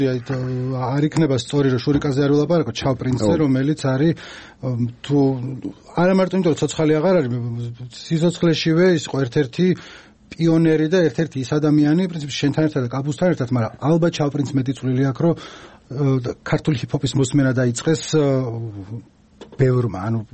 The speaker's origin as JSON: {"language": "Georgian", "region": "Tbilisi", "country": "Georgia", "said": "მე თორ ბაღდადთან თბილისელი ვარ, მაგრამ ეგი ფესვები იქ ამაქვს."}